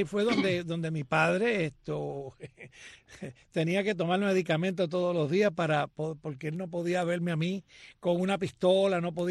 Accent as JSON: {"language": "Spanish", "country": "Puerto Rico", "tie": "born there", "said": "Bueno, yo nací en Puerto Rico. Y a temprana edad, o sea, toda mi vida estudié bajo la educación católica."}